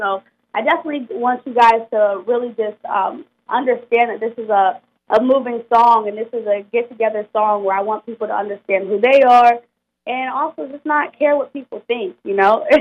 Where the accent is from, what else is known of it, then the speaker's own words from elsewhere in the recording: Warren, Ohio, United States; now in Youngstown, United States; I'm from Warren, but I go to YSU, so I transferred, and now I moved, actually, to Youngstown. But I'm a Presidential Hall resident here